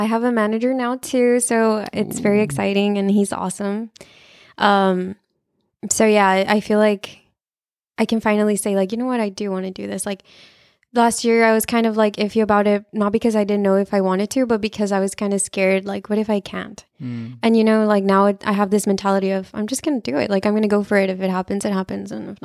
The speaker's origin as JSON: {"language": "English", "town": "McAllen", "region": "Texas", "country": "United States", "tie": "born or raised there", "said": "I grew up here. I was born and raised in McAllen, Texas."}